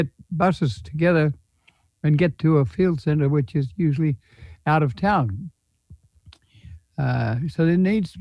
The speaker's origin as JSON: {"language": "English", "country": "Australia", "said": "We started out, I came from Australia."}